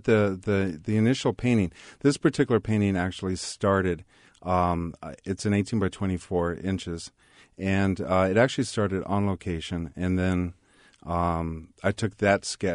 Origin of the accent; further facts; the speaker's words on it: Lake Tahoe, United States; Well, I was born and raised in Lake Tahoe and in 1962. And in the process of growing up there, I saw a lot happen to the lake.